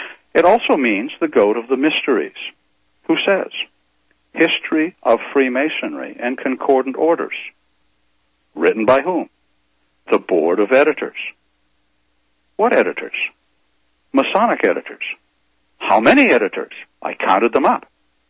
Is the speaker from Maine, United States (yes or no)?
yes; Maine, United States; in my home state of Maine, the capital city of which is Augusta